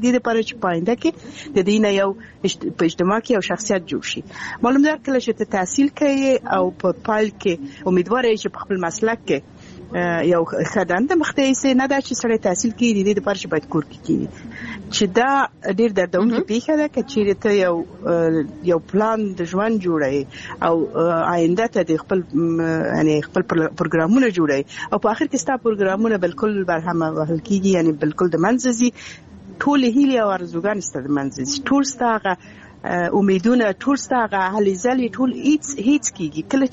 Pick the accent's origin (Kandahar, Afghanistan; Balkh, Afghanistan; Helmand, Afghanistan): Balkh, Afghanistan; ځکه چې زه اصلي اوسېدونکی د بلخ ولایت یم، د بلخ ولسوالۍ.